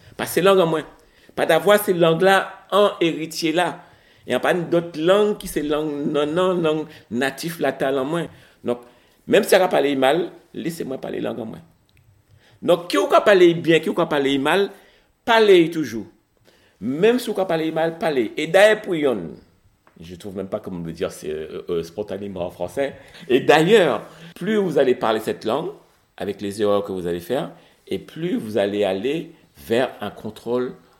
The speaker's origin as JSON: {"language": "French", "country": "Martinique", "first_language": "Martinican Creole", "second_language": "French", "said": "Le martiniquais n'est pas une langue officielle. C'est notre langue maternelle, mais ça n'est pas une langue officielle."}